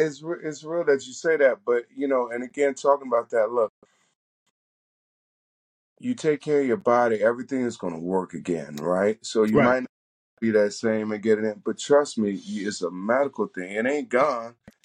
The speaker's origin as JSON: {"language": "English", "region": "the South", "country": "United States", "lives_now": "Washington DC area, United States", "said": "You know, I'm from the South, so everything is chicken. Living up in the DMV, chicken wings, mumble sauce."}